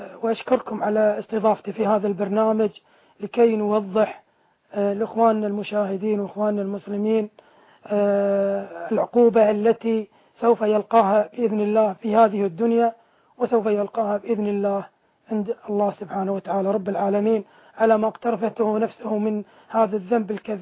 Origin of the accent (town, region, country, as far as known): Kuwait